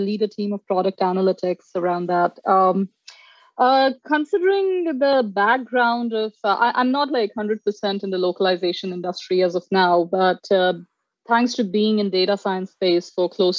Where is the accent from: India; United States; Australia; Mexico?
India; moved away; also born or lived in Barcelona; I come from India and I lived in Barcelona for about 8 years. I did my master's, my undergrad, my first job, everything there.